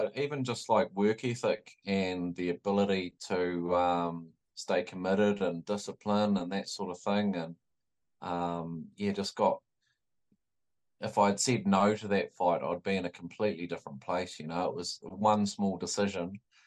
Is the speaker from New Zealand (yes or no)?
yes; New Plymouth, Taranaki, New Zealand; Like I always wanted to be an All Black, you know, like as every Kiwi kid does. But, you know, like, yeah, I played 5th-15 at New Plymouth Boys High School